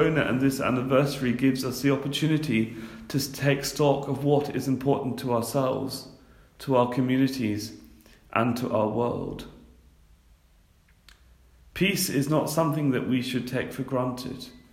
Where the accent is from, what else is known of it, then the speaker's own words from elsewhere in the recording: Northern Ireland, United Kingdom; I come from Northern Ireland and I remember too well the troubles.